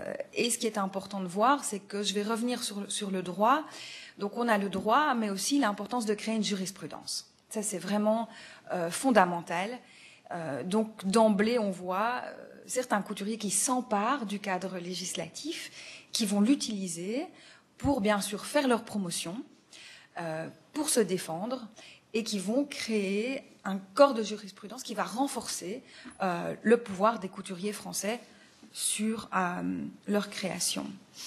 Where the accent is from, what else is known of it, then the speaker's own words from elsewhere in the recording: Belgium; Hein, je suis belge